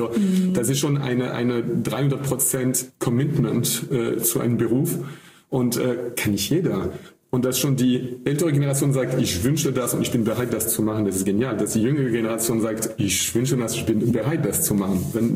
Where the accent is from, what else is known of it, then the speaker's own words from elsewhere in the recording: France; German is a second language; wenn du als Franzose mit deutschem Wein anfängst